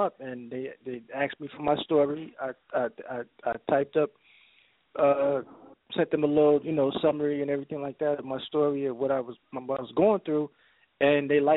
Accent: Passaic, New Jersey, United States; I'm from Passaic, New Jersey.

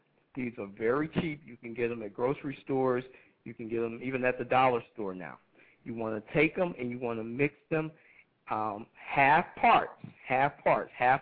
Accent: Atlanta, Georgia, United States; Yes, I'm from Atlanta. I'm an organic farmer.

